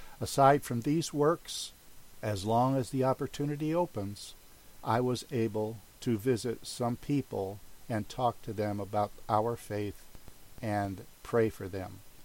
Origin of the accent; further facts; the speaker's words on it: Philippines; first language Tagalog; English is a second language; I was able to distribute approximately about 4,000 pieces of tracts in my native language, which is Tagalog.